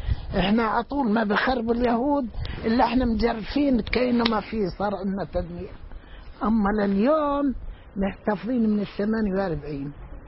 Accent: Karatiyya, Palestine; الناس يعني من قريتنا كنا احنا الرعاة كراتية نطحن بالمعنى الطحين اللي بدنا نأكله سنوي

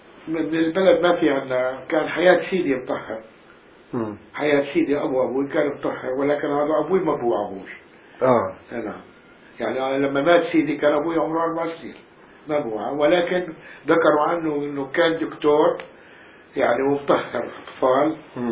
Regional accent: Deir Abu Mash'al, Ramallah and al-Bireh Governorate, Palestine; moved away; يعني واصل البلد اسمه دير أبو مشعل قضاء رام الله

